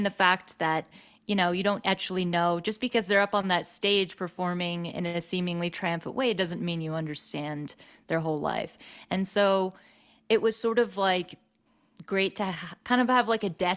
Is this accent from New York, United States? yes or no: no; San Francisco, California, United States; I grew up in San Francisco and Marin County